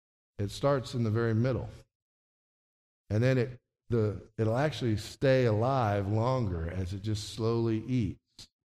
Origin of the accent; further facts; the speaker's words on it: Texas, United States; I grew up in McCulloch County here in Texas.